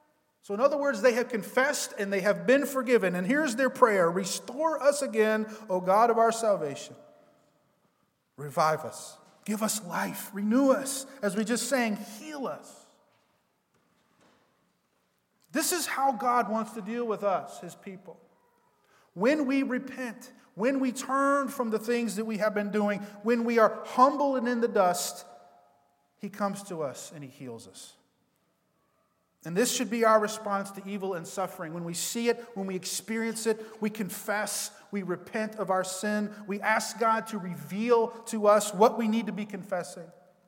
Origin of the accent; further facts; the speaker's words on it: the South, United States; I've heard people say this a lot growing up in the South